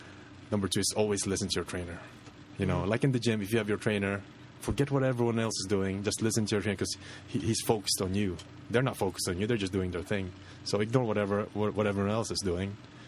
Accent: Philippines; I just said I'm from the Philippines, you know?

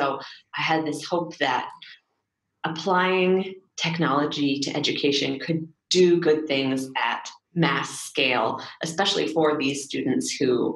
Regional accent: California, United States; That was in my hometown in California

